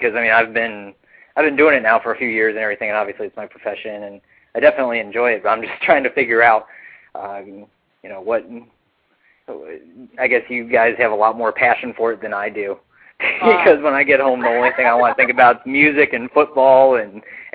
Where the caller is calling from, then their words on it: Florida, United States; I'm calling from Florida.